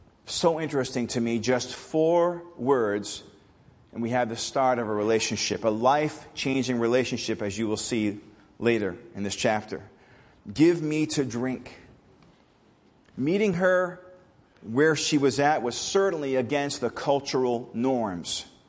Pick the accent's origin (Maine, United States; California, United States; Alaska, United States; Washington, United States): Maine, United States; because I talk fast because I'm from Maine